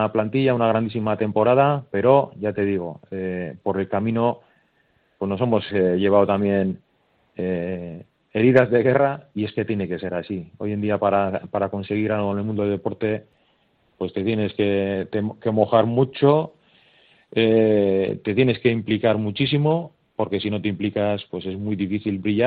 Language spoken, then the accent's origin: Spanish; Bermeo, Basque Country, Spain; yo soy de Bermeo y soy parte interesada